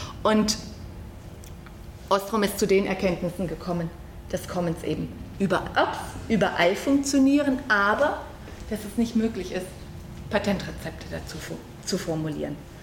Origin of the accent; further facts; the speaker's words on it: East Germany, Germany; Stellen Sie sich vor, ich komme ja aus dem Osten. Also ich bin noch in der Zeit in einem Land groß geworden, wo man das Auto immer ewig selber reparierte.